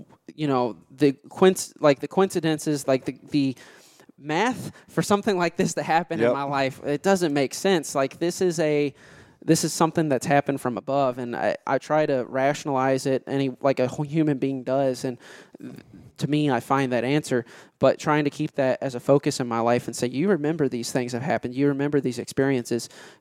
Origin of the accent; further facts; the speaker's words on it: Kentucky, United States; Man, I don't read, man. I'm from Kentucky.